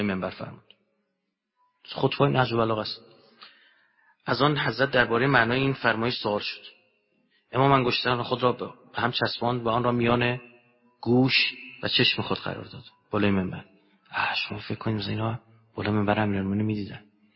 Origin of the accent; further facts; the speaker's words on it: Iran; مردم دنیا نسبت به ما ایرانی ها چه شناختی دارن؟